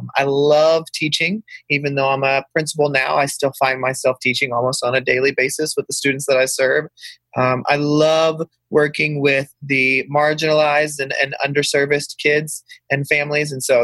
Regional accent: Texas, United States; Yeah. So I've been born and raised in Texas, lived in Texas all my life.

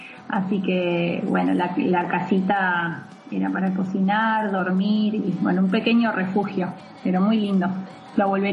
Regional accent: Buenos Aires, Argentina; Arrancamos en el 2012 y regresamos hace un par de meses a Argentina, somos de Buenos Aires

